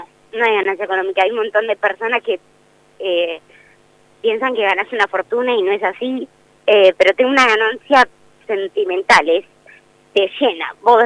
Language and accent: Spanish; Bahía Blanca, Buenos Aires Province, Argentina; Porque en sí yo soy de Bahía Blanca